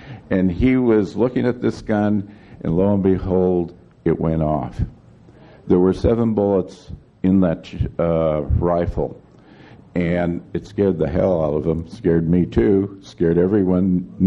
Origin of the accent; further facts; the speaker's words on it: United States; because I enjoy the combat or interaction, because that makes me feel alive. That's why I'm an American.